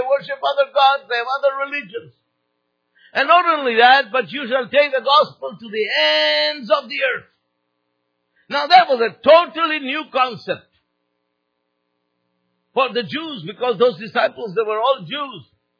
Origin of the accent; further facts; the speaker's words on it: Pakistan; also born or lived in Bangladesh; He was transferred to, I grew up in Pakistan, he was transferred to East Pakistan, which is now known as Bangladesh.